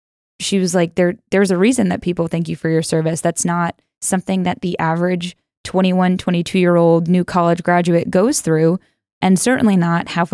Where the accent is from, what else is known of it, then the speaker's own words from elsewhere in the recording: New York, United States; And I grew up in New York. I went to college in the DC area.